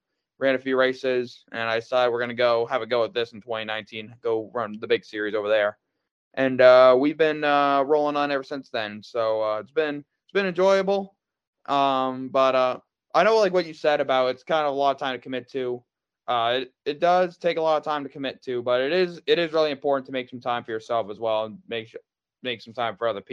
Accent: Jonesport, Maine, United States; I am from Jonesport, Maine.

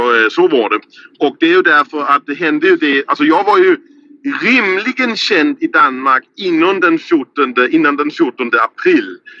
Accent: Skåne, Sweden; accent: Scanian; min pappa är alltså från Skåne, från Helsingborg. Och därför har jag ju också skånsk familj. Och därför har jag ju pratat skånska när jag var barn. Så det är därför jag pratar en rimligen skånska.

